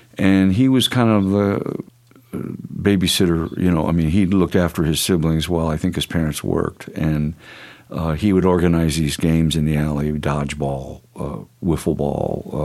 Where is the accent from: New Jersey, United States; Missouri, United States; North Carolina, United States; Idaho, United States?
Missouri, United States; Ferguson; when I grew up in Ferguson as a kid, it was a product of white flight from the cities.